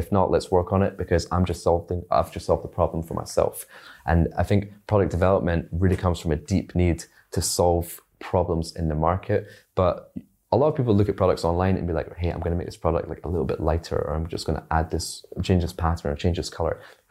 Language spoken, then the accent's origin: English; Scotland, United Kingdom; born or raised there; also born or lived in China